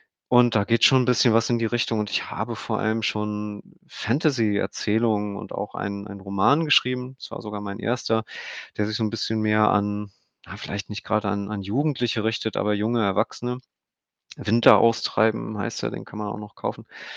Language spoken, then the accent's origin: German; Kiel, Schleswig-Holstein, Germany; born there; Aber ich bin in Kiel geboren, ich bin da viel zu selten, obwohl ich da noch Familie in der Gegend habe